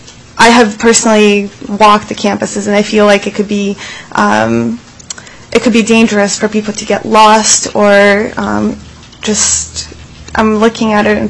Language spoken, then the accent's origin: English; Anchorage, Alaska, United States; I am from Anchorage.